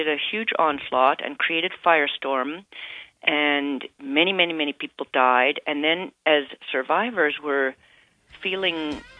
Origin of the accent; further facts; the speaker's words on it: Canada; And I was born and raised in Canada.